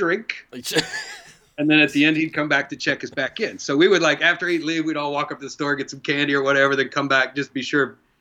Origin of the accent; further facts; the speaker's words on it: Ohio, United States; I'm originally from Ohio. Where I lived in Ohio, the high school didn't have a theater.